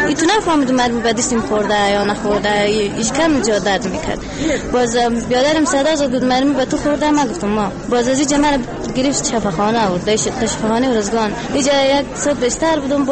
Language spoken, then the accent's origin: Persian; Gizab, Daykundi, Afghanistan; اصلی ولایت ما از گذاب هست. بازار فیلن دورزگان زندگی میکنم.